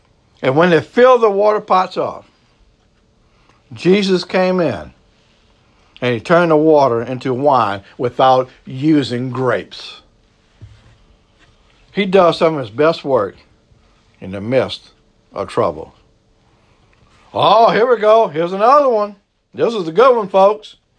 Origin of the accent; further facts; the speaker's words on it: Louisiana, United States; accent: Cajun; I know some people make fun of my accent. I'm an old Cajun boy down south.